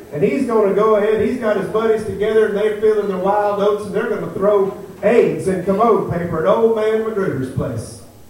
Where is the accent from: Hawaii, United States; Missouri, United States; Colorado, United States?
Missouri, United States; Cross Timbers; and I'm from Cross Timbers, Missouri.